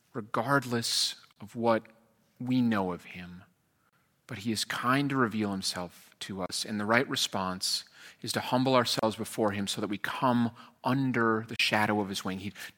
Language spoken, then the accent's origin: English; Minnesota, United States; born there; I was born in Minnesota. If you go into northern Minnesota, you just get forests and forests full of great trees.